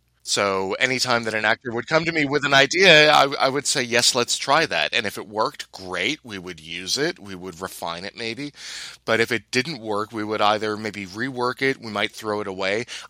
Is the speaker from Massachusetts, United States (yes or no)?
yes; Williamstown, Massachusetts, United States; like in the northwest corner in Williamstown, Massachusetts.